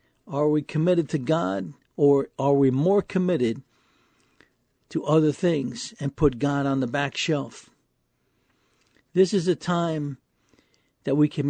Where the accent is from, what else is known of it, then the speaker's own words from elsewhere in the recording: New York City, New York, United States; When I was young, growing up in New York City in the 1960s, back then, most everything was closed on Sundays.